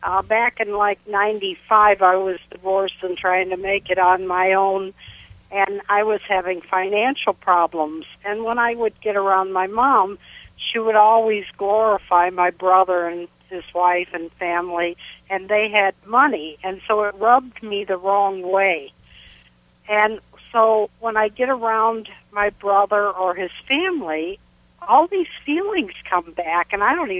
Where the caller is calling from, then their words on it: Cedar Lake, United States; I'm from Cedar Lake.